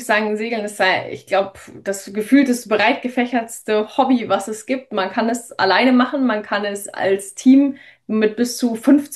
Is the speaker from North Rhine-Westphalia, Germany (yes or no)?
no; Bavaria, Germany; born or raised there